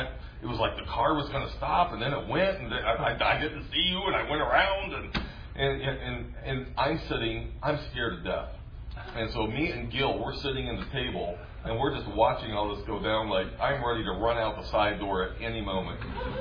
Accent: Mattoon, Illinois, United States; also born or lived in Alton, United States / Moline, United States; so I grew up in Illinois. I actually lived, when I was very young, we lived actually in Alton, Illinois, just across the river near in St. Louis. And then we moved up to not far from Champaign, Mattoon.

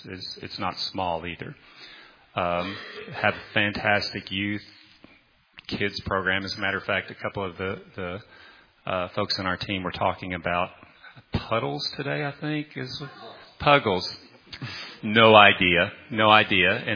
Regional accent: the South, United States; I grew up in the South, like I said, and I wanted to say amen so many times out loud

